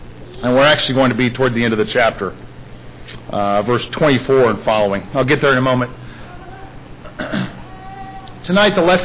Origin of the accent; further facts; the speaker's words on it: Nebraska, United States; My wife and I, we grew up in Nebraska, and this sign was outside our city for at least 30 years.